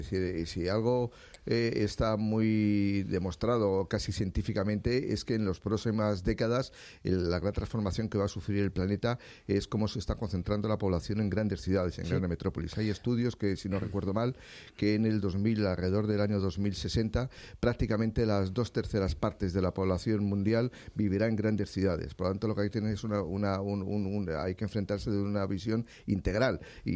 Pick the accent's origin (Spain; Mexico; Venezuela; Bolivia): Spain; Madrid, Community of Madrid; si yo que soy de Madrid